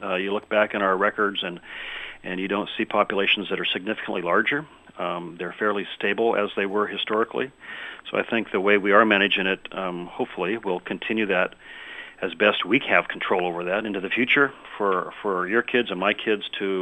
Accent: Aberdeen, Washington, United States; Yeah, and that's, you know, it's true along a big chunk of the Washington coast. I grew up in Aberdeen

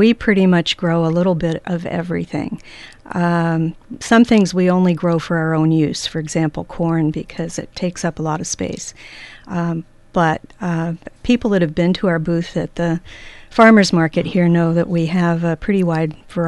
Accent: New Jersey, United States; I grew up in South Jersey, which is not North Jersey. It's the southern part of New Jersey.

